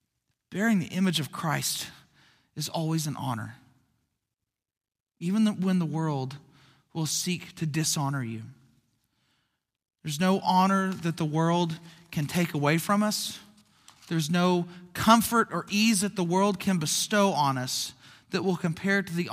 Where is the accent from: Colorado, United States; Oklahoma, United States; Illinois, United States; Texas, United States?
Oklahoma, United States; Skiatook; There's a family that moved to my hometown of Skiatook, right next door to my parents.